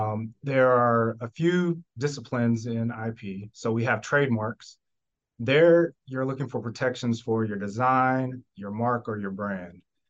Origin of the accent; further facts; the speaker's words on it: Georgia, United States; I'm a Georgia boy. I was raised in Georgia, not born here, but definitely raised.